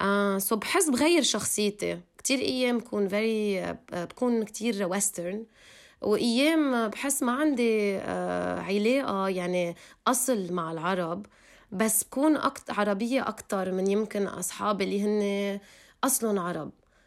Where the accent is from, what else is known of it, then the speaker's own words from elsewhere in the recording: Lebanon; first language Armenian; Arabic is a second language; بحكي الأرمني مع أهلي أكتر شي بالبيت، ومشان هيك هو اللغة اللي كان أكتر شي طبيعي لألي أحكي. سو كبرت بلبنان